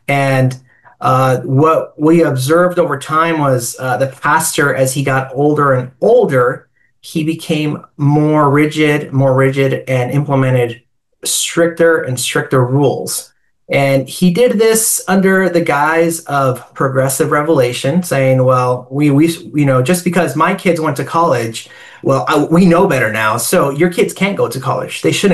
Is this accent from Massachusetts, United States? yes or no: no; Tucson, Arizona, United States; I was born in that message church in Tucson, Arizona, and grew up and was raised in it up until 2006 when my family left. So I was there for 20 years.